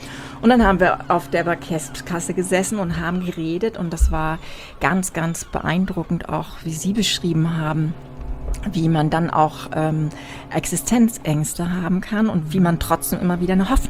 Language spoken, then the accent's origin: German; Wesselburen, Schleswig-Holstein, Germany; Na, ich bin ja ein Küstenmensch. Mhm. Ich komme ja aus Wesselburen, also bin in Büsum zur Schule gegangen